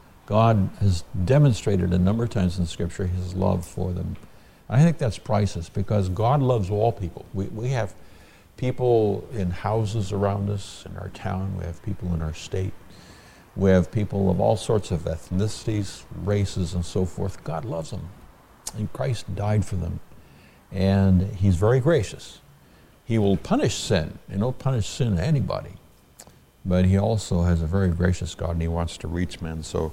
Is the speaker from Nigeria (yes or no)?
yes; Nigeria; When I was a child growing up in Africa